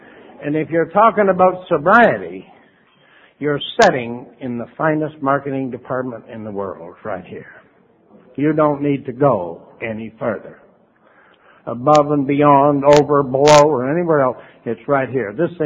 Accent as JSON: {"language": "English", "region": "New Brunswick", "country": "Canada", "tie": "born there", "lives_now": "Vancouver, Canada", "said": "But I was born on the East Coast in the province of New Brunswick, in a little town right on the American border of the state of Maine."}